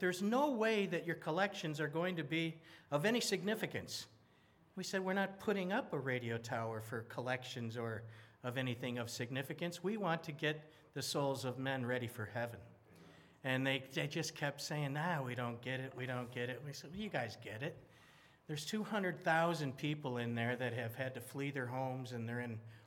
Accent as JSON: {"language": "English", "town": "Detroit", "region": "Michigan", "country": "United States", "tie": "born or raised there", "said": "For those of you that don't know, I'm from this area. I grew up in Detroit, and I always do feel like home when I get here."}